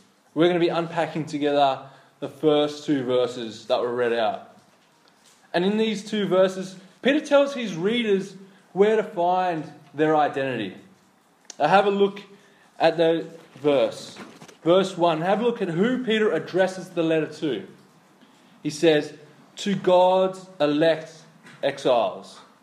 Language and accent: English; Penrith, New South Wales, Australia; Now, I grew up in Penrith. We spell that with two F's.